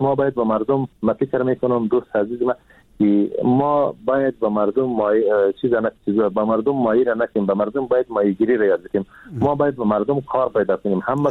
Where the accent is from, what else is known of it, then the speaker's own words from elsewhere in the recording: Afghanistan; ما هم از افغانستان هستم